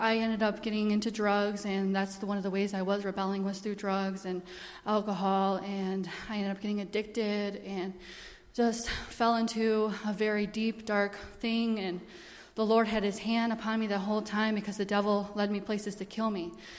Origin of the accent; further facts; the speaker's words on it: Detroit, Michigan, United States; I'm from Detroit, and I was raised in a pretty strict environment